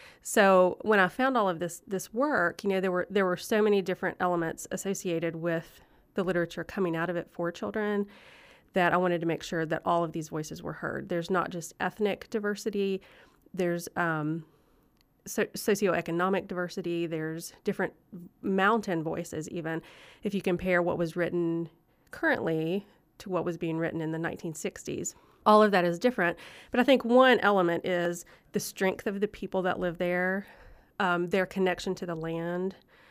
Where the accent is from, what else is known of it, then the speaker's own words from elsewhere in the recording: Kentucky, United States; also born or lived in West Virginia / Tennessee; I am a child of Appalachia. I grew up in Eastern Kentucky and West Virginia and Tennessee.